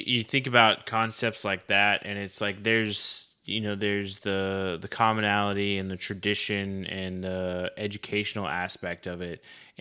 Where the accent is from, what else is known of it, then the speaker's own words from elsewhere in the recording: Oklahoma, United States; So my grandmother, I grew up in Oklahoma, right?